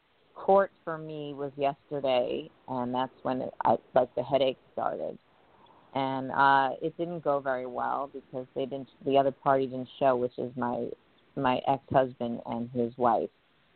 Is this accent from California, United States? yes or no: no; Merrick, New York, United States; I'm from Long Island. I'm from Merrick.